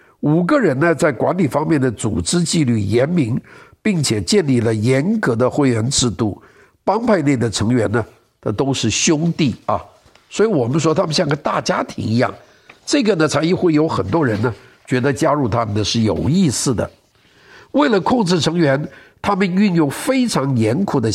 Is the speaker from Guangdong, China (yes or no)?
yes; Guangdong, China; 我们广东人叫统豪啊